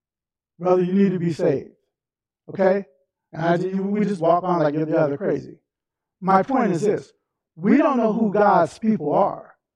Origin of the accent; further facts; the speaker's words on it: Seattle, Washington, United States; also born or lived in Minneapolis; I remember growing up in Seattle. I grew up in Seattle